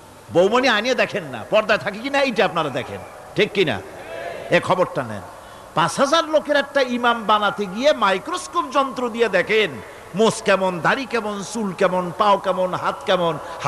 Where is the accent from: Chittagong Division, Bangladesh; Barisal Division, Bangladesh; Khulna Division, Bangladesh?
Barisal Division, Bangladesh; Barisal; born there; বরিশালে আমি যেখানে জন্মগ্রহণ করেছি, আমার এলাকায়